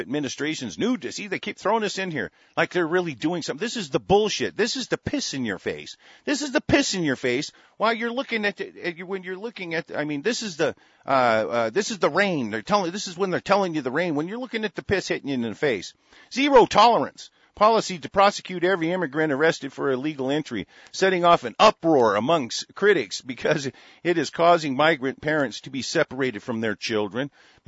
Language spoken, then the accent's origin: English; United States; born there; I feel so guilty for being born here and, you know, actually being an American national of this soil.